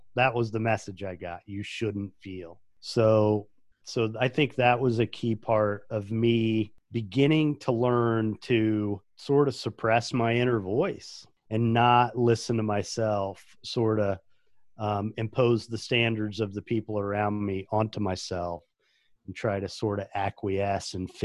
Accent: Indiana, United States; I grew up in a Catholic neighborhood in central Indiana. I'm the youngest of eight kids.

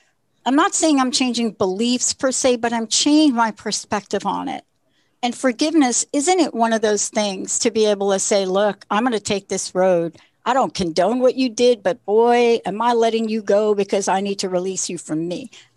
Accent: New York, United States; And for me, I'm from New York, so it's going to be all street smart pivoting.

